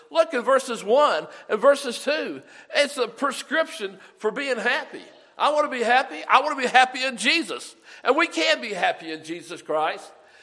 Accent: Memphis, Tennessee, United States; when I grew up in Memphis, and some of y'all went to SFA and Nacogdoches

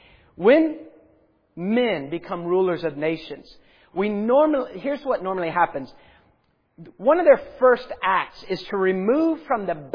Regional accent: United States; Now, when I, you know, being an American, I look for one big old tower.

